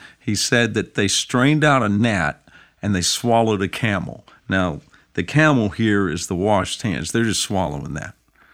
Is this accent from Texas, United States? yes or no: no; North Carolina, United States; I'm from North Carolina.